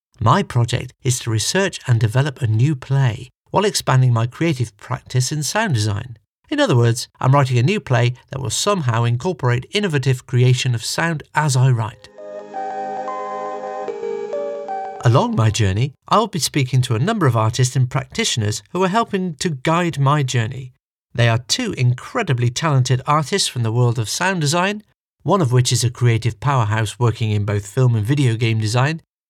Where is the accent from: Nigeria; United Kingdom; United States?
United Kingdom; Bristol, South West England; accent: Bristolian; I was told, believe it or not, that my Bristolian accent was holding me back. It was different times then, my babber.